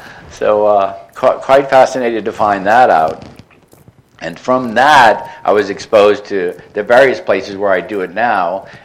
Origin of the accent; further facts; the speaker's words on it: New Orleans, Louisiana, United States; realizing that I had my own issues with treatment centers and stuff when I grew up in New Orleans, had gotten involved in a radical lifestyle